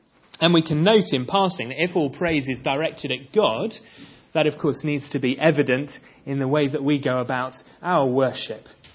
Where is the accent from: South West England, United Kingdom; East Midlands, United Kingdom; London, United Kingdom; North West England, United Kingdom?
South West England, United Kingdom; I was born and bred in Cornwall